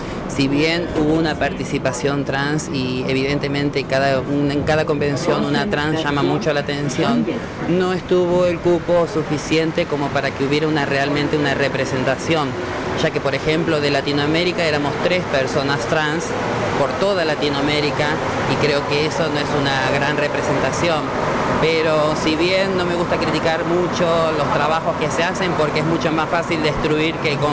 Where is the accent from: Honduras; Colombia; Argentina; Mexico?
Argentina; now in United States; Soy la única persona trans argentina en Estados Unidos que tengo otorgado el asilo